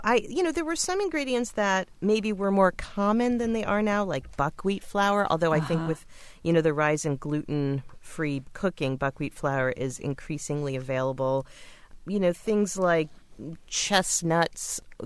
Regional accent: Windsor, Connecticut, United States; I grew up in Windsor, Connecticut, so it's local.

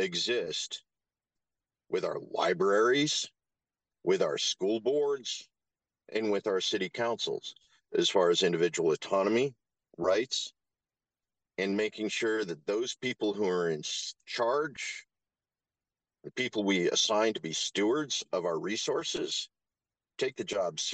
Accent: Boise, Idaho, United States; I grew up here in Boise. I grew up here in the Treasure Valley.

